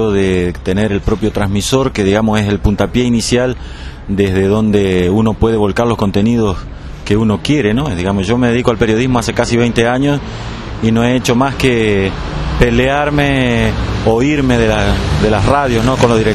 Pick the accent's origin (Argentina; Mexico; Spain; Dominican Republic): Argentina; Federación, Entre Ríos; Del norte de Entre Ríos, de un pueblo que se llama Federación.